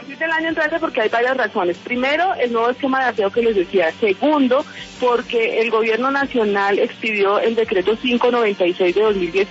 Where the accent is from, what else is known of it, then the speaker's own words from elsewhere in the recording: Bogotá, Colombia; nosotros como bogotanos